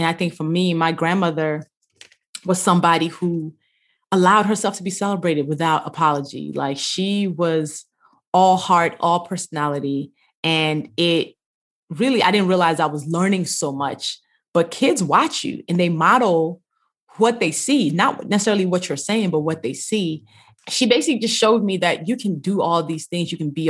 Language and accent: English; Nigeria; Yes, we lived in a big family house with my grandmother. My cousins would come over on holidays.